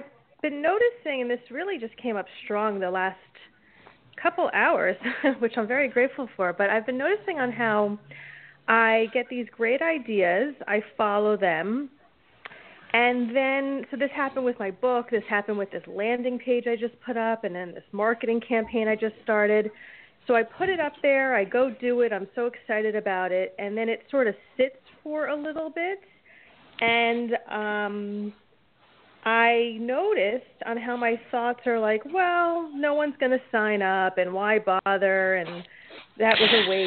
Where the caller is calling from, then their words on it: New Jersey, United States; from New Jersey.